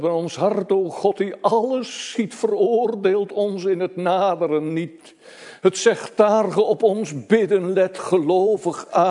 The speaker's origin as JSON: {"language": "Dutch", "town": "Elburg", "region": "Gelderland", "country": "Netherlands", "said": "Kijk, ik kom uit Elburg oorspronkelijk"}